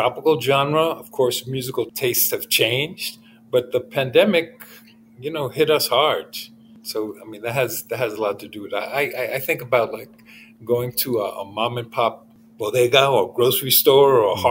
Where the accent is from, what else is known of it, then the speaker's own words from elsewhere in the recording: New York, United States; now in Los Angeles, United States; you said that I came from New York, but I think that one of the beautiful things about being here in Los Angeles